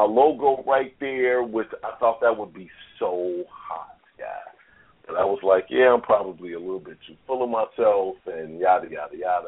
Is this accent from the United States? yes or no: yes; Chicago, Illinois, United States; I'm from Chicago, so I'm definitely a Bulls fan.